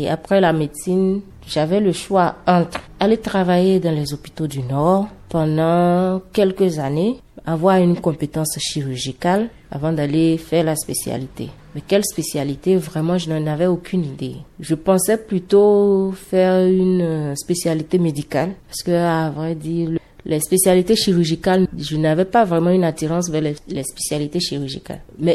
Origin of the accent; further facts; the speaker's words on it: Parakou, Borgou, Benin; J'ai toujours été à Parako, j'ai grandi à Parako.